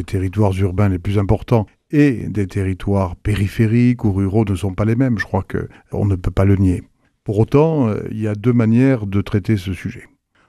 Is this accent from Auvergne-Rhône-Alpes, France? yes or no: no; Toulouse, Occitanie, France; born there; moi je suis maire de Toulouse, je suis né à Toulouse. Toulouse aujourd'hui c'est plus de 500 000 habitants, c'est la 4e ville de France. Mais je suis petit-fils de paysan gersois par mon père, j'ai des racines ariégeoises par ma mère